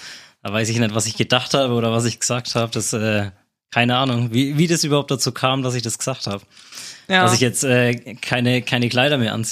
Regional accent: Eggersdorf, Bavaria, Germany; Ich bin 25 Jahre alt, ich komme aus Eggersdorf, das ist bei Bayreuth

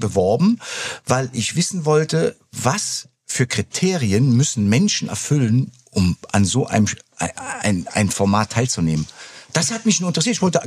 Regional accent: Cologne, North Rhine-Westphalia, Germany; ja in Chorweiler groß geworden und dann haben wir im Seeberg gewohnt.

